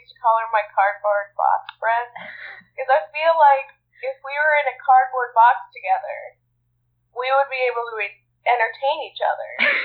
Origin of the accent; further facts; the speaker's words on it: Oregon, United States; now in Little Rock, United States; Because when we were in camp, I was from Oregon. She lived in Seattle. And then we've just never crossed paths in the same state. Now I live in Little Rock, Arkansas.